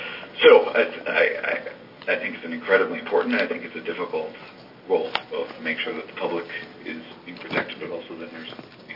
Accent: New York, United States; moved away as an adult; I was raised in New York, and I first moved to Oregon in 2002, where I came to work for Ninth Circuit Judge Susan Graber.

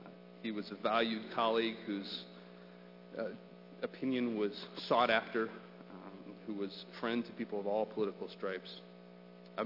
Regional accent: Idaho, United States; I'd had the chance to work in campaigns and in politics and the legislature as I was growing up in Idaho

